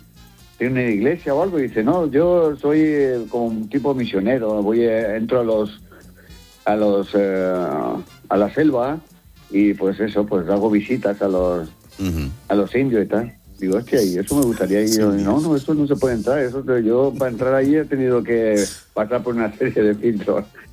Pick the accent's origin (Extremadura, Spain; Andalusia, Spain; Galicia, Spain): Andalusia, Spain; Granada; now in Italy; Soy de Granada, pero vivo aquí ahora.